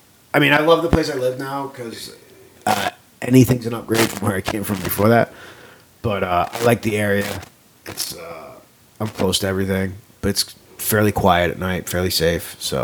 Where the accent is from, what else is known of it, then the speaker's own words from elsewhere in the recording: New England, United States; Because I mean, I'm from New England, so I talk fast anyways.